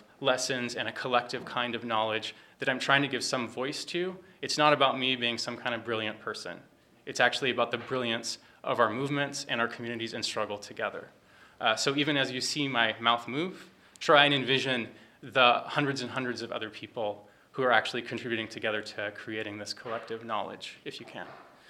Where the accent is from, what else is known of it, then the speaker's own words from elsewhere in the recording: Anchorage, Alaska, United States; also born or lived in US West Coast; now in Ottawa, Canada; I'm from Anchorage, Alaska originally, which is traditional Dena'ina territory, and I currently live in Ottawa, Ontario on Algonquin territory. I lived on the US West Coast for a good number of years